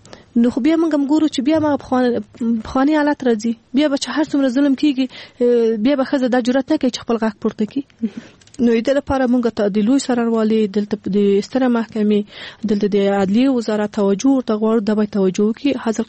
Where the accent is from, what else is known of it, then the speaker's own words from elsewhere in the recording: Afghanistan; born there; مونږ په اول کې مونږ په خپل افغانستان کې پیدا شوی